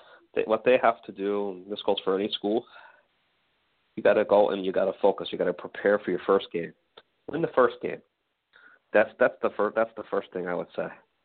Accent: Staten Island, New York, United States; I'm from Staten Island, and I'm pretty close to the Outer Bridge.

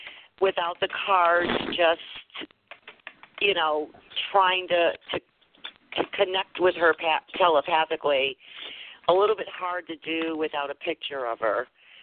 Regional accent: Michigan, United States; I'm from Michigan, so I don't know what you're talking about

